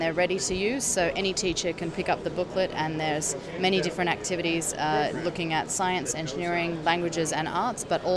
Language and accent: English; Australia; also born or lived in Italy; now in Belgium; from Australia / Italy, but I work in Belgium.